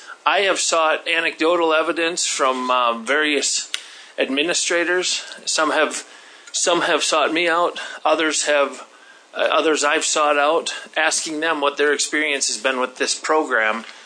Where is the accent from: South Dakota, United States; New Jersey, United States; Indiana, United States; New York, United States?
South Dakota, United States; Clark; My hometown is Clark.